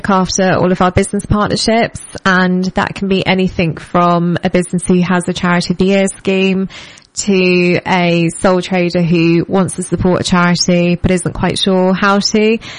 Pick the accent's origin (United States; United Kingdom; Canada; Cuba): United Kingdom; I think, you know, we're very British, aren't we?